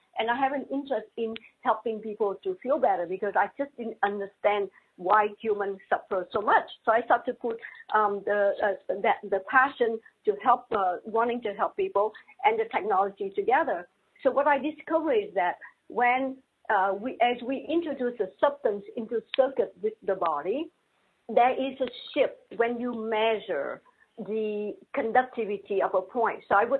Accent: Vietnam; English is a second language; moved away; I was raised in Vietnam. I was raised two different cultures, Vietnamese and French. And so in 1975, when the war ended in Vietnam, I had to leave the country along with my parents.

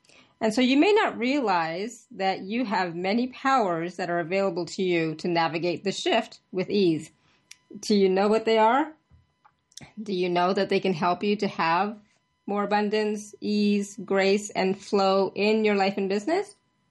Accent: Canada; also born or lived in India; I was born in India. I came to Canada when I was about 6. So my upbringing, you know, has been kind of melded, right? The Eastern with the Western, because I did all of my schooling and everything growing up in Canada.

